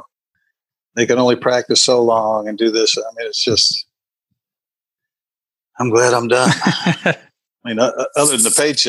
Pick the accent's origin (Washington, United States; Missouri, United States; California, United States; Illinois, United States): California, United States; now in Arizona, United States; Like I said, I grew up in California. I live here in Arizona now. I don't like cold weather.